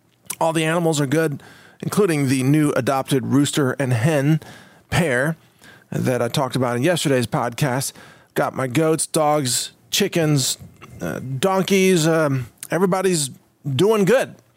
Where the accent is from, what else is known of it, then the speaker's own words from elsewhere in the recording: Midwest, United States; I grew up in the Midwest. I know exactly what it's like.